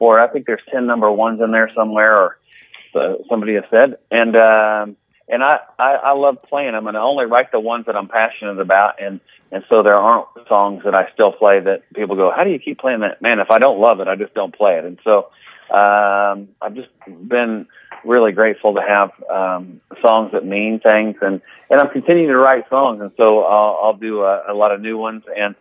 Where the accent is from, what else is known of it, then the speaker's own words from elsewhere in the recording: Midwest, United States; And like, I grew up in the Midwest